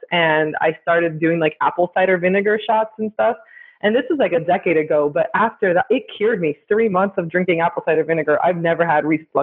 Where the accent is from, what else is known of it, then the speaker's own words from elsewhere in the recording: Miami, Florida, United States; I'm from Miami, so